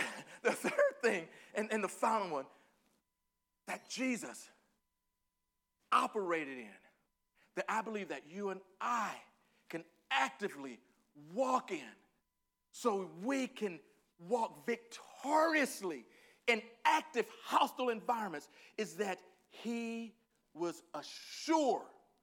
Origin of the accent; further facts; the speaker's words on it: Texas, United States; I'm from Northeast Texas, Piney Woods, USA. Baby, I was raised on collard greens and pinto